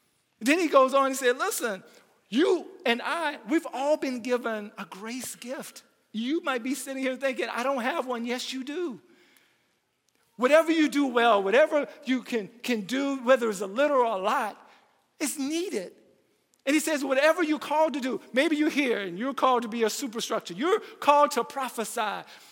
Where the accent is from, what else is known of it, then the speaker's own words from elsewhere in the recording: Louisiana, United States; I'm from Louisiana, but I've spent a lot of time here, and I love the people here, and I love this community.